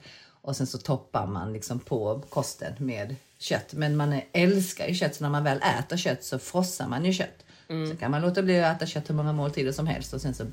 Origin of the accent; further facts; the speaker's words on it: Skåne, Sweden; Nu är inte jag från Makedonien, jag är från Sydkorea. Eller Skåning.